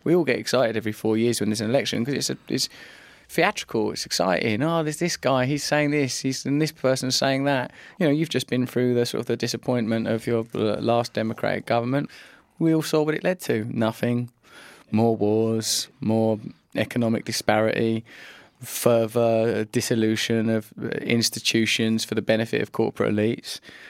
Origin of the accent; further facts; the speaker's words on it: England, United Kingdom; born there; I am English. I am born in England.